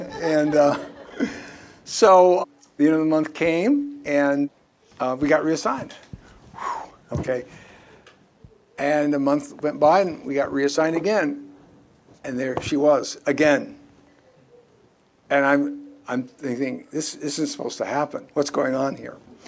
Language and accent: English; Indianapolis, Indiana, United States; My wife was from Akron, Ohio. I was from Indianapolis, Indiana.